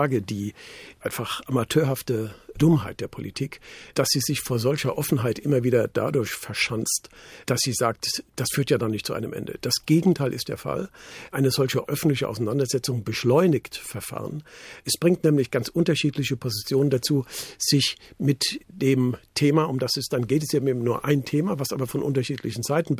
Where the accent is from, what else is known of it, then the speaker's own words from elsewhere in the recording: Gau-Algesheim, Rhineland-Palatinate, Germany; now in Berlin, Germany; ich komme aus Rheinland-Pfalz, aus Gualgesheim, bei Bingen, Mainz.